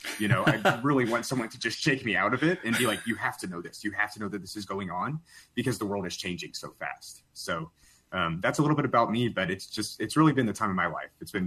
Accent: Houma, Louisiana, United States; I'm actually originally from Houma, Louisiana, which is a place most people have not heard of, other than if you've seen Swamp People, those are some of my people, I would say.

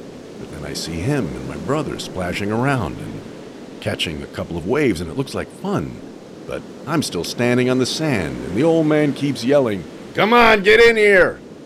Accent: New York, United States; And to me, growing up in New York, summer meant mostly one thing, the beach.

